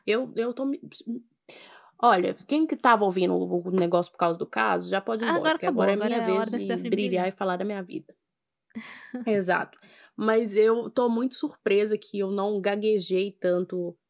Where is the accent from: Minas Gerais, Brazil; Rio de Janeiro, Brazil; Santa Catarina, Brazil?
Minas Gerais, Brazil; accent: mineiro; Eu acho que eu não tenho tanto sotaque de mineiro quanto a minha irmã tem. Eu queria ter um sotaque mais, né, minerado, mas...